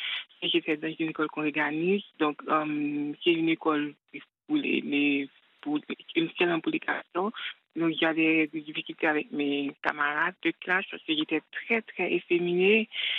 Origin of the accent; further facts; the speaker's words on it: Haiti; Je suis originaire d'Haïti.